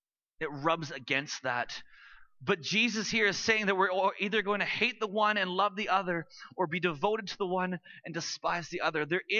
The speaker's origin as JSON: {"language": "English", "town": "Vancouver", "region": "British Columbia", "country": "Canada", "tie": "born or raised there", "said": "I grew up in Vancouver. I grew up in a two-income family. We weren't rich by Vancouver standards, but we were comfortable."}